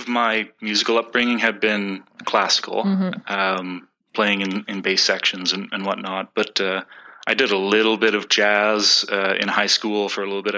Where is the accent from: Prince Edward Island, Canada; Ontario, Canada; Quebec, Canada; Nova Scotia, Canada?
Nova Scotia, Canada; Halifax; I'm from Halifax, Nova Scotia originally. And I think I started playing violin in the third grade, just as a public city, the school program that we had in Halifax.